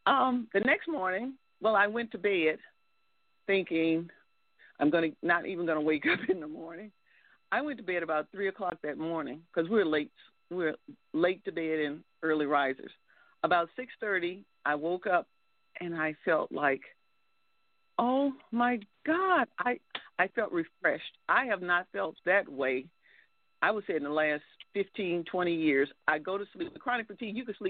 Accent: the South, United States; if you like cold weather, I can send you all of this because I'm from the South.

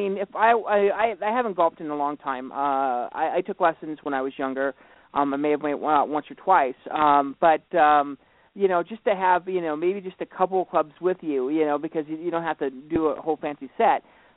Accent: Montana, United States; from my home state of Montana, we actually do have high school golf teams.

